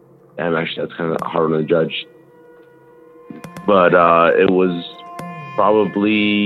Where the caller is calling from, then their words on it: Idaho, United States; Yeah, so... Oh, from Idaho, actually. Idaho.